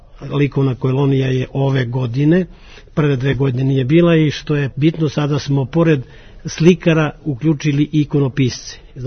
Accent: Niš, Southern and Eastern Serbia, Serbia; Mi iz Niša smo u više navrata odnosili prvo mesto u šahu.

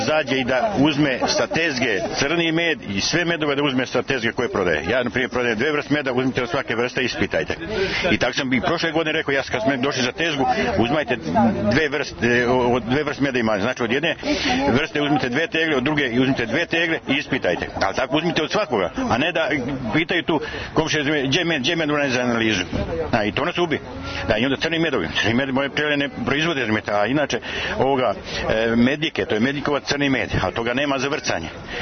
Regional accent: Croatia; now in Poljana, Serbia; iz Poljane, a inače rodom iz Hrvatske.

